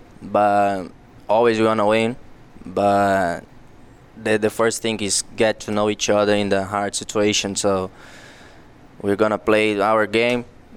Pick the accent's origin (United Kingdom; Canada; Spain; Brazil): Brazil; English is a second language; now in United States; It's actually like I came from Brazil to Ohio.